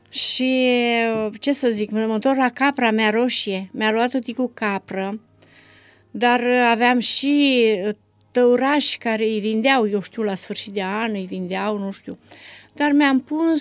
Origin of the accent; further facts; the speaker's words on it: Iași County, Romania; born there; M-am născut în regiunea Iași, într-un sat frumos de deal. Zona în care m-am născut e superbă.